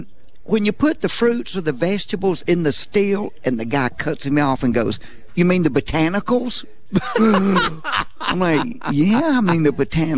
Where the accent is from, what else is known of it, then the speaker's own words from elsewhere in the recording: Jackson, Mississippi, United States; now in Mobile, United States; I grew up in Jackson, Mississippi. We were laid back. We enjoyed nature. We enjoyed life.